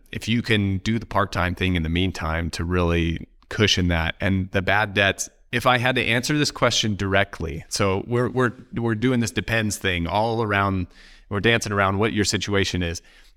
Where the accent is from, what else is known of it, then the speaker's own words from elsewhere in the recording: Oregon, United States; and I'm from Oregon.